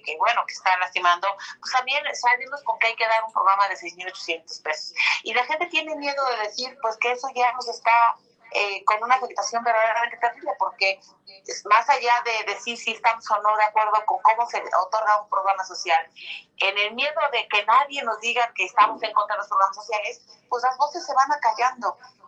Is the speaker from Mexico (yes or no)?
yes; Mexico; Hemos perdido toda capacidad de asombro como mexicanos.